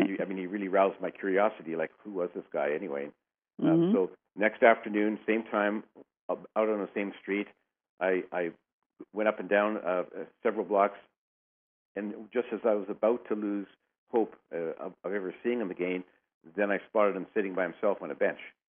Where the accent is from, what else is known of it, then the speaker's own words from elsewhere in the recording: Canada; Well, I was raised in Canada in a very strict Roman Catholic family. That's my background. I was an altar boy, and I went to church quite often and followed all the rules.